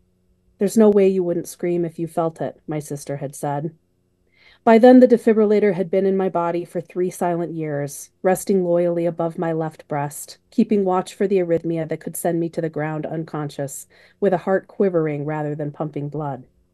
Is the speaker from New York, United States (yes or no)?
no; Illinois, United States; It felt like a way to transcend the place that I lived, which I didn't love growing up in the Chicago suburbs